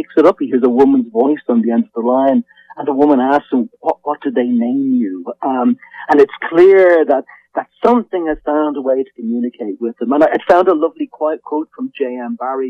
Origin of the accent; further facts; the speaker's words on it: Dublin, County Dublin, Ireland; You know, I'm Irish, and I grew up in Dublin, and we were always very comfortable with mythology and gothic stories.